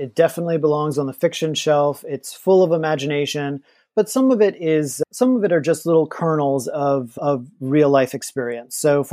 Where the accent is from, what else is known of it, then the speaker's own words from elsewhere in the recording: Louisiana, United States; now in Los Angeles, United States; I'm from Louisiana. We were poor growing up, and I found myself in Los Angeles